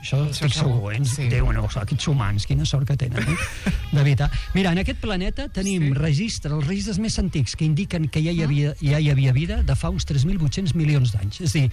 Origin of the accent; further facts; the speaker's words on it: Tarragona, Catalonia, Spain; born there; jo sóc nascut a Tarragona